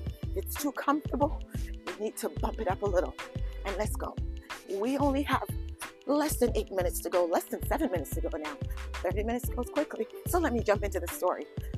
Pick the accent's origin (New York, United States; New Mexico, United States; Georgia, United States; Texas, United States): New York, United States; for those of you who don't know, I'm from New York. We walk very fast in New York.